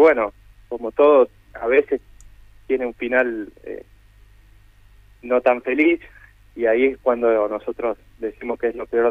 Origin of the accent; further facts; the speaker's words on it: Coronel Pringles, Buenos Aires Province, Argentina; now in Buenos Aires, Argentina; Yo soy de Coronel Pringles, que es provincia de Buenos Aires al sur, pero ya nos conocimos y hace muchos años que estamos viviendo en Capital Federal.